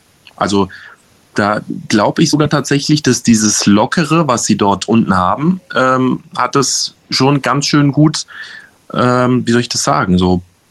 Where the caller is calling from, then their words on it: Darmstadt, Hesse, Germany; Guten Abend von Darmstadt hier. Hallo. Ich bin ursprünglich aus dem Kosovo, beziehungsweise meine Eltern.